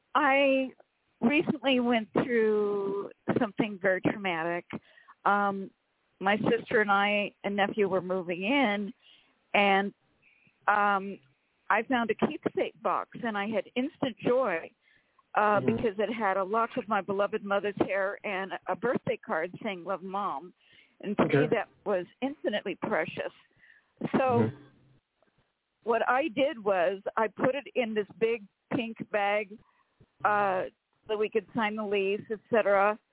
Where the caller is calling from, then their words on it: Rancho Cordova, California, United States; from Rancho Cordova, California.